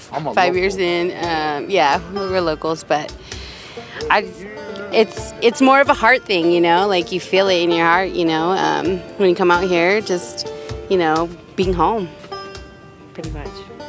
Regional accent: Nevada, United States; I am from the Fallon Paiute Shoshone tribe.

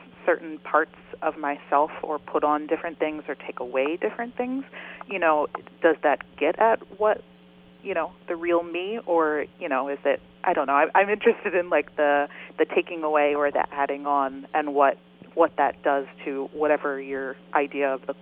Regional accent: Wilmington, Delaware, United States; I'm from Wilmington, Delaware, and I did go away to school and majored in art

